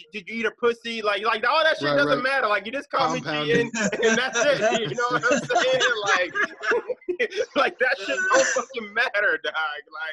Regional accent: Massachusetts, United States; especially we're all from Mass

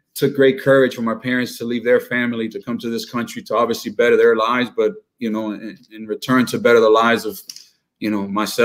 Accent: Miami, Florida, United States; But, man, born and raised in Miami, son to Cuban immigrant parents who came here during the Mario boat lift in 1980.

